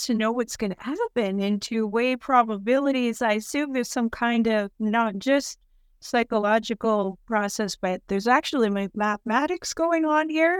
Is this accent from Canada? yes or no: yes; Canada; I'm Canadian, so I thought maybe I just wasn't paying attention.